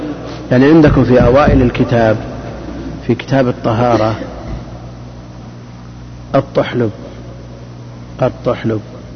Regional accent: Najd, Saudi Arabia; عندنا في نجد سمى شبا أيضا.

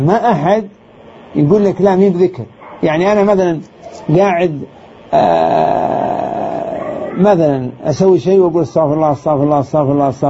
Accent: Saudi Arabia; والموية عندنا في السعودية الحمد لله رخيصة

